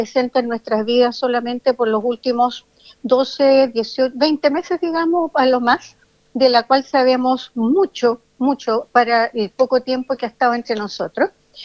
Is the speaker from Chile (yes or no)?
yes; Chile; solamente te podría contar de Chile, que es de donde yo vengo.